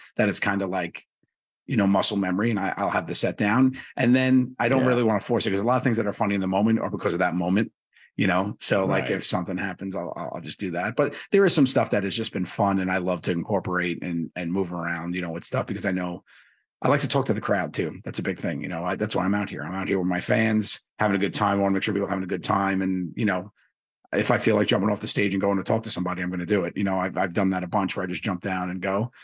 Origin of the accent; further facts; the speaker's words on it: Staten Island, New York, United States; So, but yeah, so growing up in Staten Island was a thing.